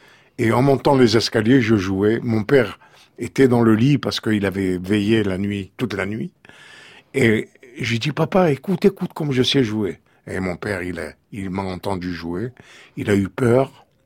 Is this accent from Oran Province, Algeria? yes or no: no; Constantine, Constantine Province, Algeria; now in France; peut-être que je retournerai un jour chez moi à Constantine.